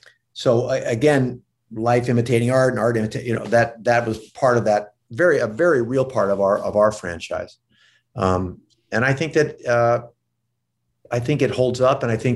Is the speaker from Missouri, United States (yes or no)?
yes; St. Louis, Missouri, United States; I'm from St. Louis.